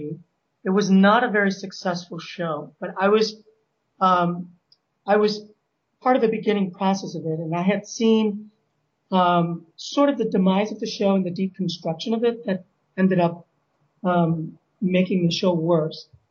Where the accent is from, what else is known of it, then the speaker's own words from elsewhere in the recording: Chicago, Illinois, United States; I am. I was born in Chicago. I was born at Illinois Masonic. And I lived on the north side of Chicago my whole life.